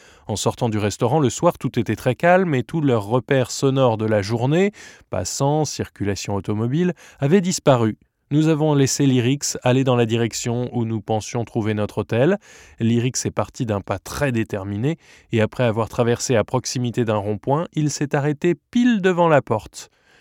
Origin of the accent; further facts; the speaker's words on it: Provence-Alpes-Côte d'Azur, France; now in Lyon, France; J'ai grandi dans les Hautes-Alpes et j'ai eu la chance de beaucoup voyager au cours de mes études. Je suis installée depuis 20 ans à Lyon.